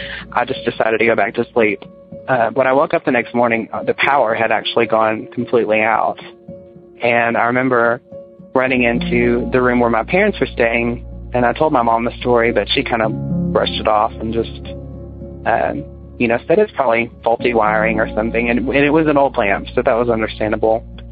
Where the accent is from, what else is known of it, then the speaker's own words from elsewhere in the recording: Little Rock, Arkansas, United States; I am from Little Rock, Arkansas.